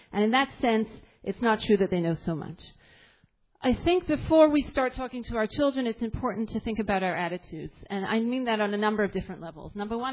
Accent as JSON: {"language": "English", "country": "Israel", "said": "you know, I came from Israel."}